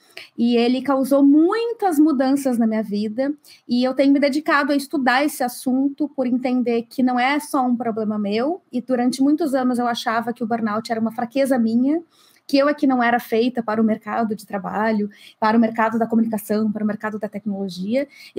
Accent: Porto Alegre, Rio Grande do Sul, Brazil; moved away as an adult; now in Netherlands; Eu sou natural de Porto Alegre e hoje eu moro na Holanda.

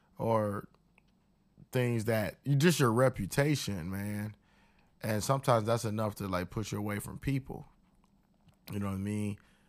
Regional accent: United States; I'm just speaking for myself, and I'm an American.

